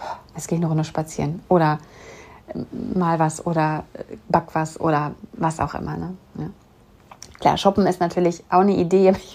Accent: Bochum, North Rhine-Westphalia, Germany; Ich komme ja aus Bochum

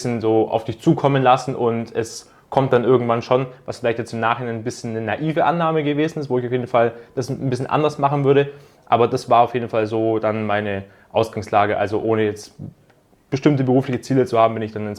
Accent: Augsburg, Bavaria, Germany; Ich komme aus Augsburg oder aus der Nähe von Augsburg und ja, studiere jetzt im zweiten Semester an der Uni in Augsburg Betriebswirtschaftslehre.

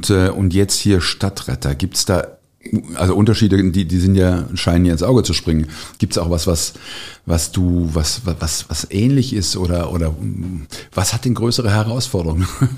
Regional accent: Cologne, North Rhine-Westphalia, Germany; now in Freiburg, Germany; meine Heimatstadt ist Köln. Das ist nicht Freiburg, auch wenn ich da jetzt gerade sitze.

